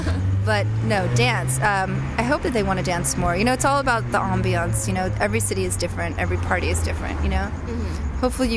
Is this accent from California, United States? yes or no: yes; California, United States; we just landed in California today, and this is my home state, so I'm just really, really happy to be at the Pacific Ocean.